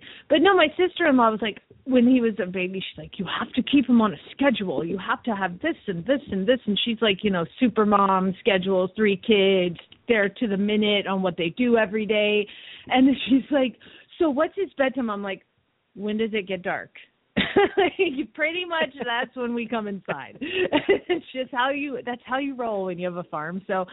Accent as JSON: {"language": "English", "town": "Phoenix", "region": "Arizona", "country": "United States", "said": "from Phoenix, Arizona."}